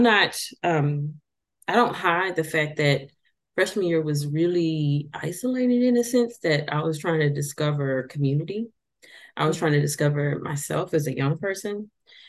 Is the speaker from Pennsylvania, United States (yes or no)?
no; Little Rock, Arkansas, United States; growing up in Little Rock, I would go to regular like hair salon visits.